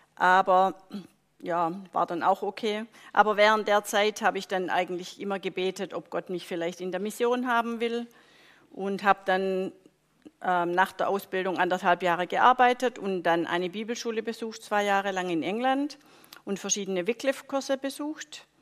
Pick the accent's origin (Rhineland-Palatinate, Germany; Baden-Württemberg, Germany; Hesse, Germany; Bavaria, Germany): Baden-Württemberg, Germany; Winterbach; also born or lived in Schorndorf; Ich bin in Winterbach bei Schorndorf aufgewachsen, in Schorndorf geboren, in Winterbach aufgewachsen. Ich bin schon als Baby immer mit in die Kirche genommen worden